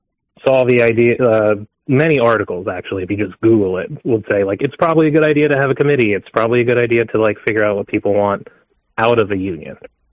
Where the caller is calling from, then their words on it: New Jersey, United States; Hello, this is … from New Jersey.